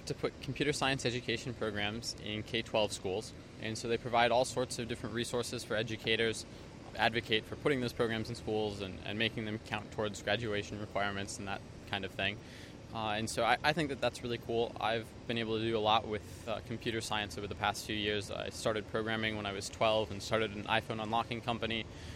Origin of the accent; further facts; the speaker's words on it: Aberdeen, South Dakota, United States; I'll go from San Diego to my hometown of Aberdeen, South Dakota